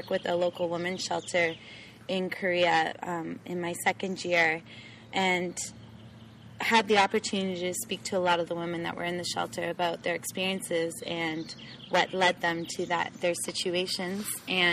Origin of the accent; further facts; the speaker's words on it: Toronto, Ontario, Canada; I'm originally from Toronto, and I did an undergraduate degree in business